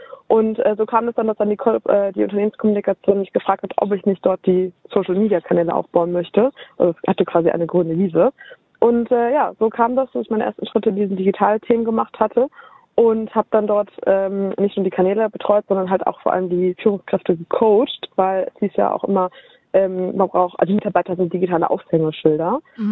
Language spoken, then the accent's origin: German; Düsseldorf, North Rhine-Westphalia, Germany; Düsseldorf, au, meine Heimat.